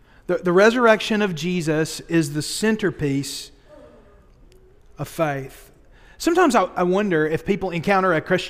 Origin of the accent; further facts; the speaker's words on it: Boaz, Alabama, United States; I grew up in Boaz, Alabama, and want to believe in God